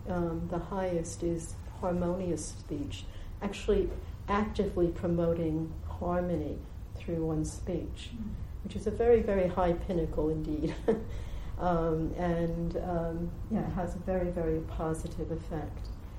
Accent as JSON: {"language": "English", "country": "United States", "tie": "born or raised there", "said": "You know, when I was growing up in America, we were drilled with the story of George Washington as a young boy"}